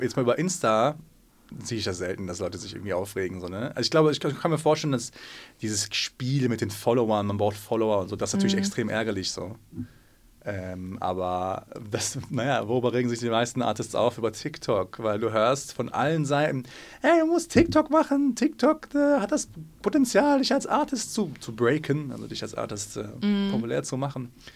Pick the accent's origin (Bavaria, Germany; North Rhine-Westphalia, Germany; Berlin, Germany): North Rhine-Westphalia, Germany; Essen; Aber ist Essen meine Heimat? Ja, auf jeden Fall.